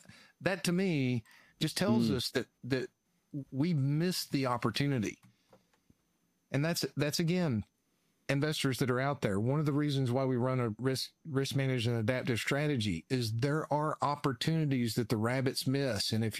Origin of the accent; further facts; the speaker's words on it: Georgia, United States; Okay, y'all forgive me. I grew up in North Georgia Mountains.